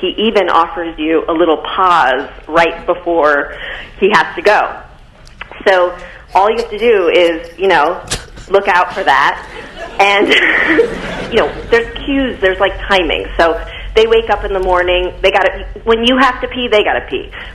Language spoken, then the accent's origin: English; San Mateo, California, United States; I had some friends even from where I grew up in San Mateo